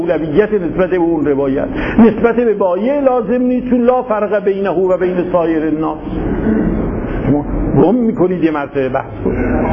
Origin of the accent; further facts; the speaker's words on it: Yazd, Iran; نه ما هم یزدی هستیم دیگه، خودمون اول گفتیم.